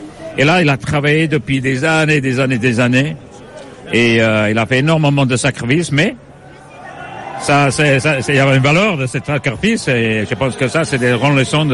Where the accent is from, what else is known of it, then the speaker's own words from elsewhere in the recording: Wales, United Kingdom; first language Welsh; French is a second language; moi j'ai grandi en Pays de Galles, mon première langue est gallois.